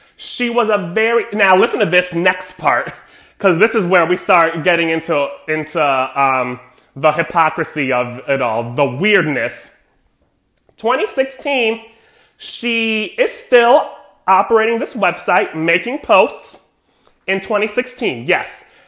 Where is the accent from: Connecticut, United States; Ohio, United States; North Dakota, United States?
Connecticut, United States; I'm from Connecticut. It came on, you know, local news.